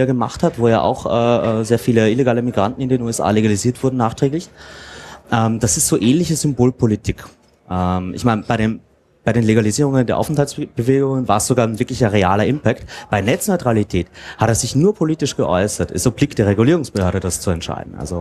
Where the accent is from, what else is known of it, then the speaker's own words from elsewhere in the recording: Austria; ich bin Österreicher, ich weiß eigentlich, wie das läuft mit großen Koalitionen.